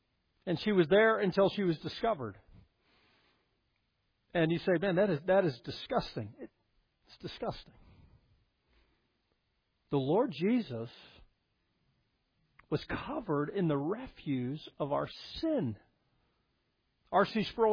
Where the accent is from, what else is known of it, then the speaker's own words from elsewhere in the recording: Colorado, United States; I grew up in Colorado in 1983. I'm 12 years old at the time.